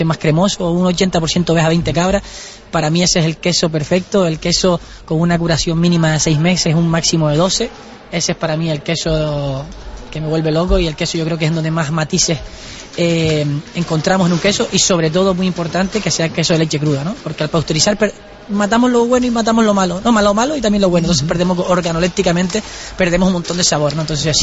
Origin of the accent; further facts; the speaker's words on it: Canary Islands, Spain; es la carne que nos identifica como canario